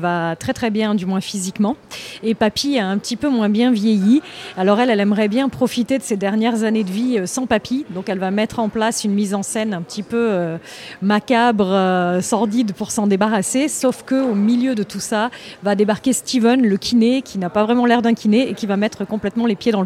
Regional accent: Avignon, Provence-Alpes-Côte d'Azur, France; Alors oui, ben moi je suis d'Avignon, donc oui.

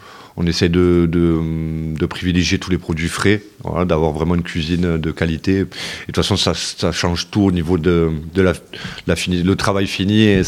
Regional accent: Nîmes, Occitanie, France; born there; Je suis Nîmois de naissance.

